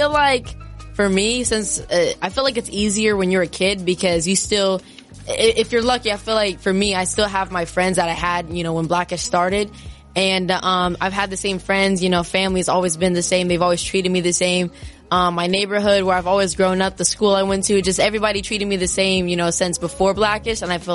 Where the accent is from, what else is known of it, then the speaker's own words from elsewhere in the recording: California, United States; I'm from California, but I was always raised watching, the Lakers, what my family showed me